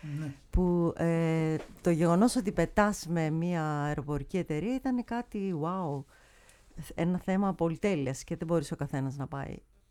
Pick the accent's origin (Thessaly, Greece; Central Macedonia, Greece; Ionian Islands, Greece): Central Macedonia, Greece; Veria; moved away as an adult; now in Cologne, Germany; Η καταγωγή μου είναι από τη Βέρεια. Ναι. Και όταν ήμουν 21 χρονών, όπως είπα, νομίζω, πήγα στην Κολονία να επισκεφτώ μια ξαδέρφη μου και έμεινα.